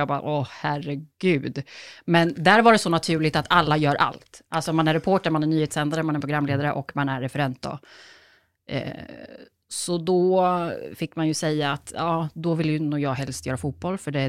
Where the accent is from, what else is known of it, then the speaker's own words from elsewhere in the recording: Motala, Östergötland, Sweden; Alltså jag är ju uppväxt på landet utanför Motala till och med.